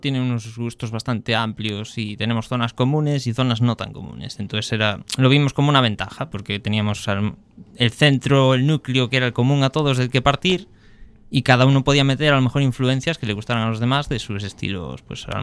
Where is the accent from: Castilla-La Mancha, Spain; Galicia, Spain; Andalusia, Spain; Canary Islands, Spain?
Galicia, Spain; Arteixo; somos una banda de Arteixo. Empezamos en 2015. Todos habíamos estado, bueno, los que empezamos inicialmente habíamos estado en varios grupos, nos conocíamos así, y algunos habían compartido escenario, otros no. Pero bueno, éramos todos de la zona